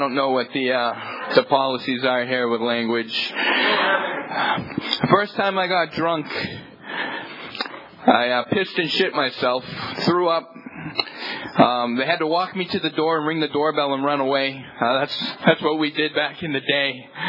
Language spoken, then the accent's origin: English; Boston, Massachusetts, United States; I'm from Boston, Massachusetts. Irish. As Irish, we like to drink, believe me.